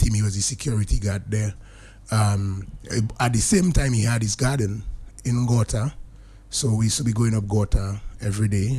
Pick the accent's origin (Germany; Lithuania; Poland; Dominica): Dominica; So growing up in River Street, I was protected by my brothers and also by the guys of River Street.